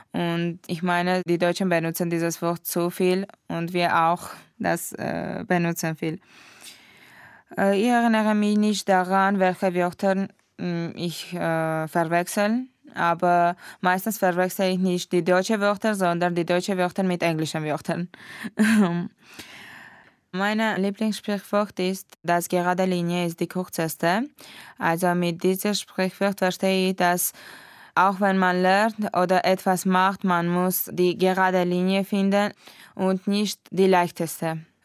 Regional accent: Yerevan, Armenia; German is a second language; Ich komme aus Armenien, aus der Hauptstadt Jerewan. Ich bin geboren am 12. August im Jahre 1996.

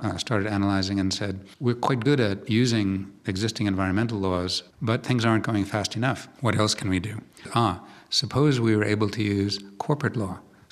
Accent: United States; moved away as an adult; now in Europe; coming to Europe about 18, 19 years ago as an American who'd practiced this in the United States

